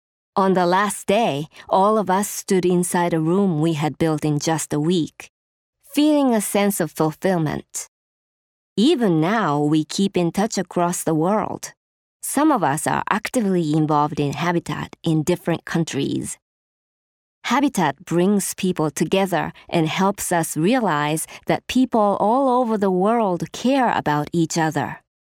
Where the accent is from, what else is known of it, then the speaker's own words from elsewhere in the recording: Nishinomiya, Hyogo, Japan; I am 24 years old, and I grew up in Nishinomiya, Japan.